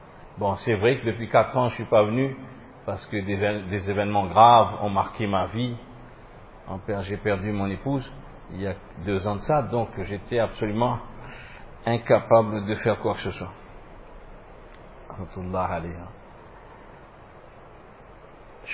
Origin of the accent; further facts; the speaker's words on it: Réunion, France; Je viens d'encore plus loin parce que je viens de La Réunion.